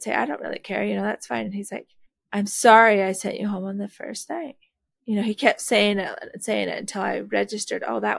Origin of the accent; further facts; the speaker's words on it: Colorado City, Arizona, United States; also born or lived in Sandy, United States; I was born in Sandy, Utah, but I moved down to Colorado City with my family at 16 when the Olympics happened.